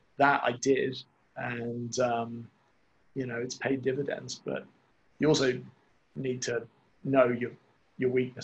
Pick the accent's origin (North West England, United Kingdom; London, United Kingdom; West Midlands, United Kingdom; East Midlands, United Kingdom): London, United Kingdom; born there; but I was born on Tatchbrook Street